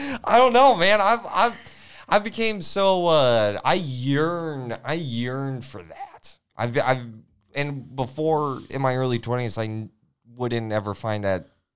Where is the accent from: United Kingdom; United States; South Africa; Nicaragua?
United States; Florida; I was born and raised in Florida.